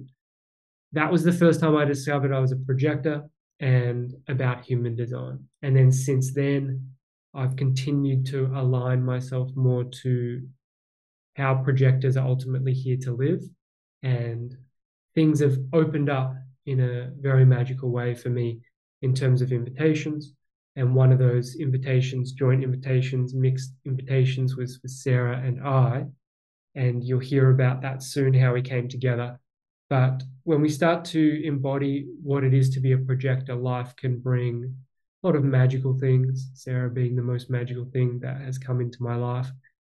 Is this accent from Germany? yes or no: no; Australia; now in California, United States; For those of you back in Australia, because I'm from Australia, it wouldn't really make sense, but here in California